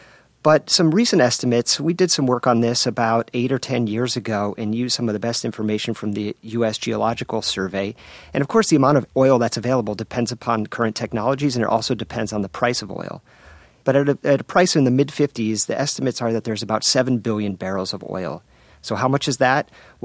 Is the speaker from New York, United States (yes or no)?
no; Connecticut, United States; about half the size of my home state of Connecticut.